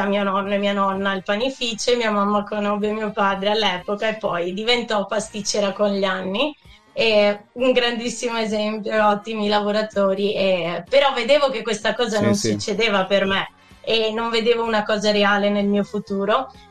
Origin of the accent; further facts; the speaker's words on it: Veneto, Italy; now in Australia; vengo da un piccolo paesino in provincia di Treviso, Castello di Volo.